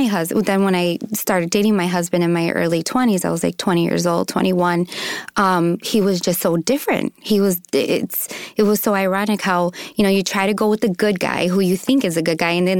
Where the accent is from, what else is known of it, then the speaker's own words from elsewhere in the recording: Chicago, Illinois, United States; No, you know, I'm from Chicago. I'm a city girl.